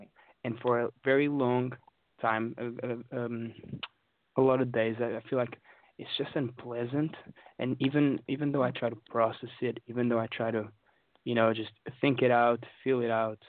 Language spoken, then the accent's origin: English; Portugal; now in London, United Kingdom; I come from Portugal, but I'm in London right now.